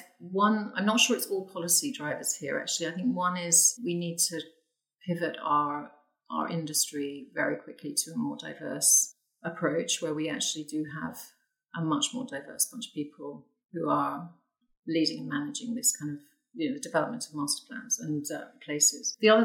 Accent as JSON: {"language": "English", "town": "King's Lynn", "region": "East of England", "country": "United Kingdom", "tie": "born or raised there", "said": "I grew up near King's Lynn, so I have lots of deep, deep memories of being in that town."}